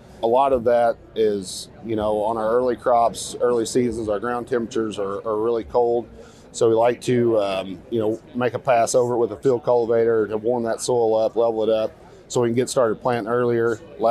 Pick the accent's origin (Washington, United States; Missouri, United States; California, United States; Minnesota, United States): Missouri, United States; Bogard; from Bogard, Missouri. I'm a row crop farmer.